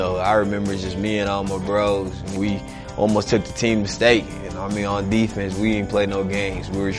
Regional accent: Bellville, Texas, United States; I mean, growing up in Belleville, you gotta be tough. You know, a lot of people see me now and they think that I was raised in the city, but now I'm a country guy.

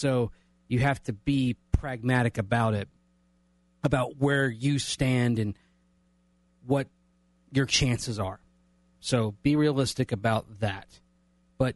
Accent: Florida, United States; I'm from Florida, so it doesn't affect me.

